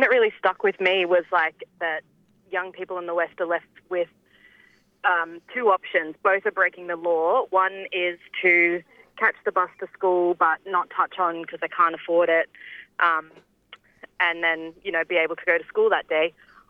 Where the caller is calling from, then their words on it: Canberra, Australian Capital Territory, Australia; I'm calling in from Ngunnawal country up here in sunny Canberra